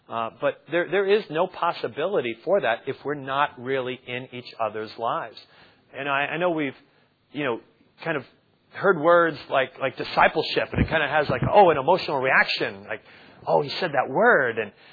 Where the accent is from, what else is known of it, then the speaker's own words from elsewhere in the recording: New Jersey, United States; I'm from New Jersey, the New York area, and I don't even like to confront people.